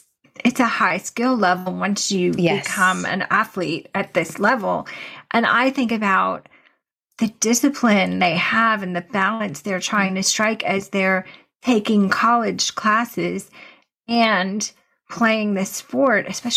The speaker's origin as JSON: {"language": "English", "town": "Brandon", "region": "Florida", "country": "United States", "tie": "born or raised there", "said": "You and I, growing up in Brandon, Florida, knew a lot about wrestling."}